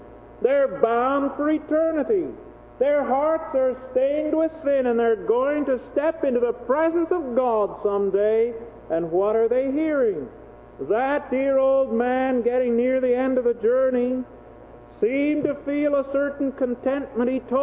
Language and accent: English; Smiths Falls, Ontario, Canada; Well, I said, that's not far from home. I'm from Smith Falls